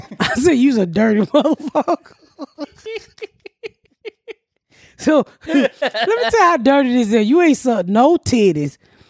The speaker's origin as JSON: {"language": "English", "region": "the South", "country": "United States", "said": "And you know, I'm from the South. They call all kind of shit."}